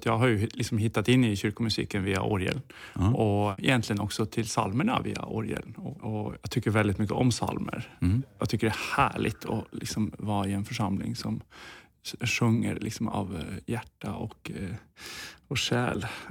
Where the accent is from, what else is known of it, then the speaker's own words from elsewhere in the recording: Nordland, Norway; Ja, i Lofoten där jag växte upp.